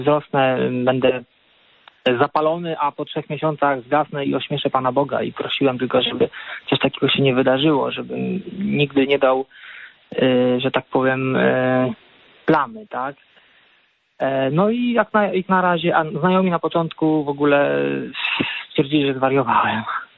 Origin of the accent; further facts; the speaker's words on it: Lublin, Lublin Voivodeship, Poland; z racji, że pochodzę z Lublina, to jestem zobowiązany.